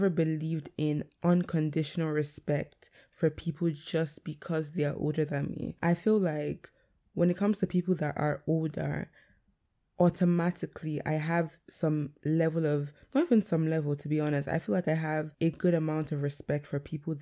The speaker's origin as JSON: {"language": "English", "country": "Nigeria", "said": "But I'm Nigerian, like I'm African."}